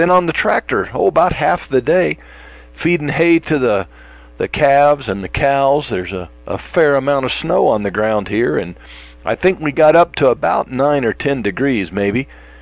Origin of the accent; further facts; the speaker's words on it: Florida, United States; now in Wyoming, United States; I can tell you, growing up in Florida, well, I didn't grow up with winters like this